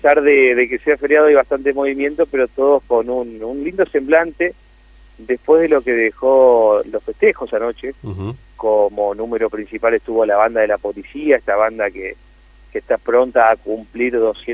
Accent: Paraná, Entre Ríos, Argentina; now in Diamante, Argentina; Pero yo nací, me crié, viví en Paraná. Hasta que en un momento, en el 2011, dije, ¿por qué no? Me animé a venirme unos días a Diamante. Y bueno, de hecho, me enamoré de Diamante y estoy viviendo aquí desde aquella época

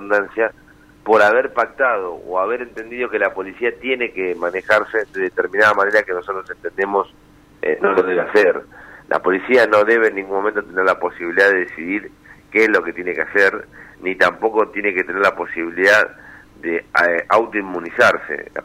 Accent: Santa Fe, Argentina; si a nosotros como vecinos o como santafesinos o rosarinos nos interesa los gestos o nos interesan los resultados

